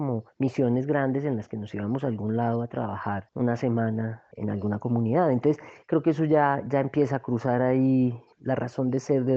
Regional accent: Manizales, Caldas, Colombia; also born or lived in Cali; now in Bogotá, Colombia; Nací en Cali y tenía 3 meses cuando me llevaron a vivir a Manizales y volví a conocer Cali cuando tenía 35 años. Entonces, aunque nací en Cali, yo siempre he dicho que soy de corazón manizaleño y vivo en Bogotá hace 20 años.

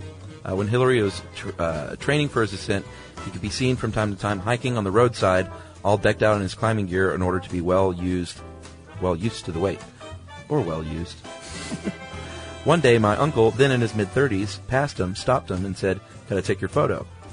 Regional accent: Canada; born there; I was born in Canada, but my mother and her family are all from New Zealand.

